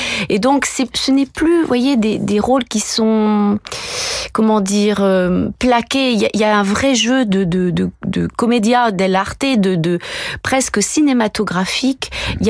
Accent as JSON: {"language": "French", "region": "Brittany", "country": "France", "said": "je suis, vous savez, je suis bretonne, hein. Donc évidemment, ça rôde autour de moi tout l'esprit celtique."}